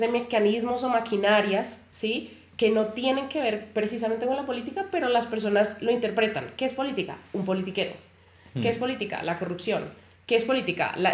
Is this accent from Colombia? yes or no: yes; Colombia; así somos los colombianos, siempre robamos.